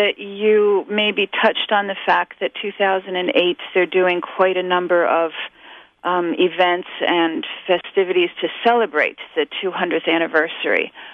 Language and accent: English; New York, United States; at least as a New Yorker, is off our radar